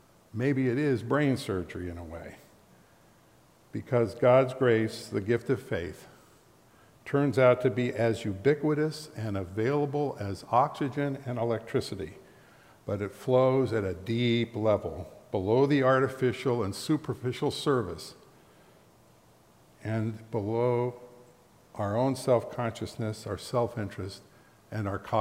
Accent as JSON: {"language": "English", "region": "California", "country": "United States", "tie": "born or raised there", "said": "I didn't know this growing up in Southern California."}